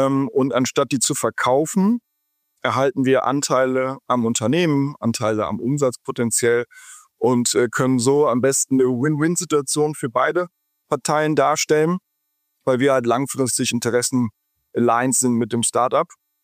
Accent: Rhineland, Germany; bin eigentlich Rheinländer. Bin zum Studium in Maastricht gelandet und mit einem kleinen Ausflug nach Vancouver.

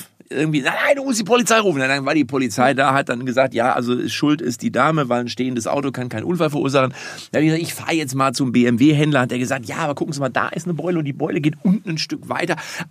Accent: Lippstadt, North Rhine-Westphalia, Germany; Bin ich in meiner Heimatstadt in Lippstadt, ist so ein bisschen wie Berlin, nur ohne Menschen.

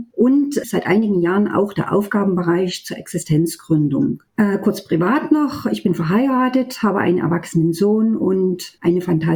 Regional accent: Freiberg, Saxony, Germany; Ich komme hier aus Freiberg. Ich bin hier aufgewachsen, bin hier zur Schule gegangen, bin also eng verwurzelt hier mit unserer schönen Silberstadt Freiberg.

